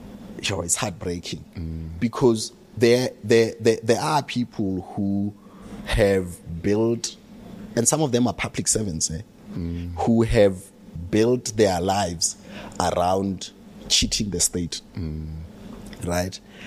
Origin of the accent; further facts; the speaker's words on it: Soweto, Gauteng, South Africa; I was born in Shawela in Soweto, spent the first 6 years of my life there.